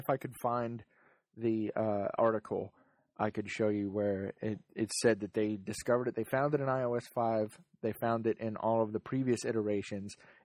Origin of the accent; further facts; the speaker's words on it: Alabama, United States; Yeah, I remember when Knology first started in my hometown, all they did was telephone service.